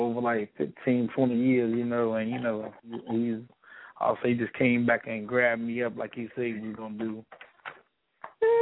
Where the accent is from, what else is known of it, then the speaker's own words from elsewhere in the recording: Virginia, United States; I'm from Virginia area.